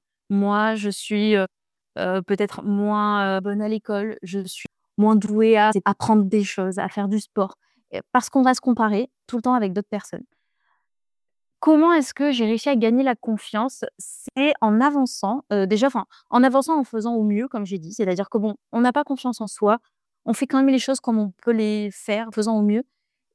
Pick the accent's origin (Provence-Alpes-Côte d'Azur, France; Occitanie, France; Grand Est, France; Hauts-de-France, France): Provence-Alpes-Côte d'Azur, France; Marseille; now in Paris, France; j'ai grandi à Marseille, j'ai fait des études à Marseille.